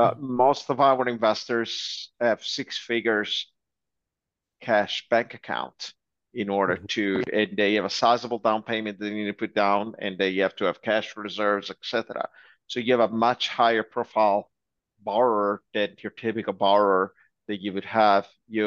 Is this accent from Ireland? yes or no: no; Italy; now in United States; I'm actually from Italy. I moved to the US around 12 years ago, and I did real estate in Italy.